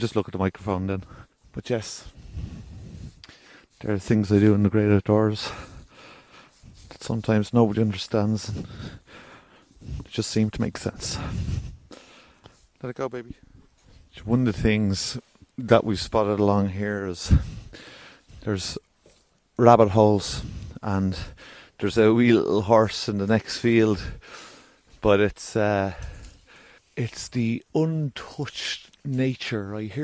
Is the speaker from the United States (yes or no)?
no; Ireland; There's an element of being Irish about it and seeing what our ancestors did. Our heritage.